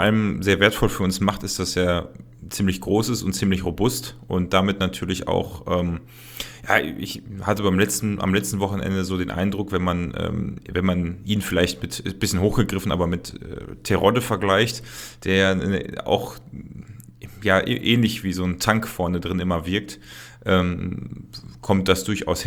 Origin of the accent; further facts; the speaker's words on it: Paderborn, North Rhine-Westphalia, Germany; ich komme aus Paderborn